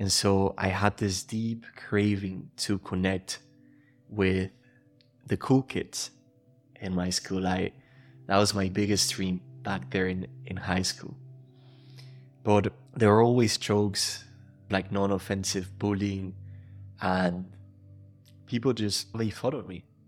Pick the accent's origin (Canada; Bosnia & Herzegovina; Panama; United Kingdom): Panama; I was born and raised in Panama, which is a really small country, about 4 million people. And as I was growing up, I was raised in a family that was part of the higher society in a way.